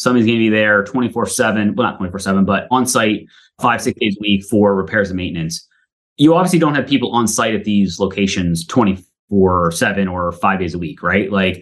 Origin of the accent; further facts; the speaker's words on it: Pennsylvania, United States; moved away; I grew up in Pennsylvania. So I grew up in the Northeast.